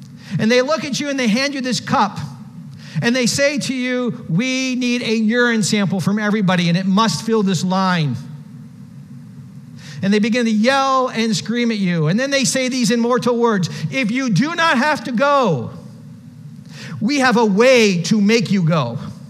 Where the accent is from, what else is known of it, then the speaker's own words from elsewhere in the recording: Ohio, United States; We flew into Chicago. I'm from Ohio, right? So everybody from Ohio for Navy boot camp goes to Great Lakes.